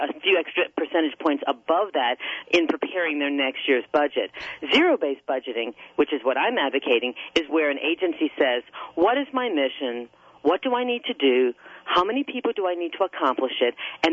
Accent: United States; I am an American who is an optimist. I believe in our country

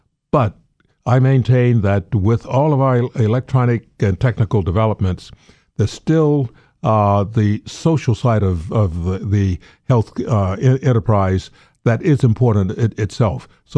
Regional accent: Georgia, United States; I grew up in Georgia.

